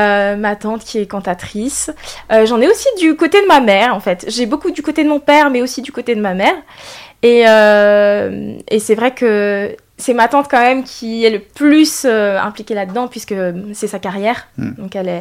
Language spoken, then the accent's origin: French; Montchanin, Bourgogne-Franche-Comté, France; Je suis originaire de Bourgogne, plus particulièrement de Saône-et-Loire. Je viens de Montchanin, donc c'est une petite commune avec pas beaucoup d'habitants. Et du coup, ben, j'ai déménagé en banlieue parisienne.